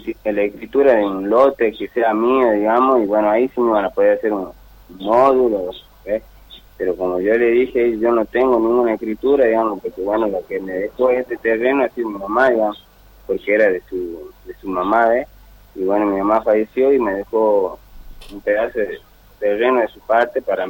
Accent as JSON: {"language": "Spanish", "town": "Tartagal", "region": "Salta", "country": "Argentina", "said": "yo también soy de Tartagal."}